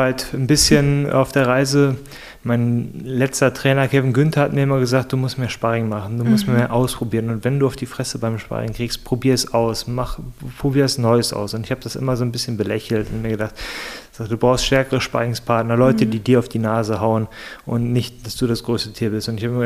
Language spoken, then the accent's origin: German; Germany; Ich bin als Deutscher reingegangen